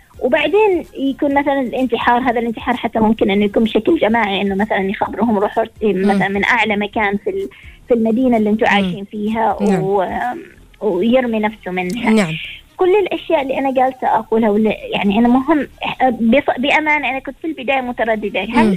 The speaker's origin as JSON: {"language": "Arabic", "country": "Oman"}